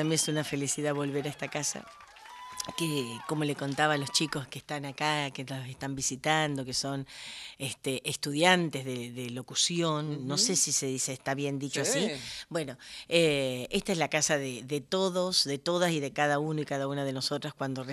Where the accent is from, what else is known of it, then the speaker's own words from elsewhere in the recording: Buenos Aires, Argentina; born there; Capital Federal. Lo que pasa es que la gente cree, como yo arrastro las R y más o menos, entonces la gente dice, está minada, provinciana. Pero nací en la maternidad del Hospital Italiano.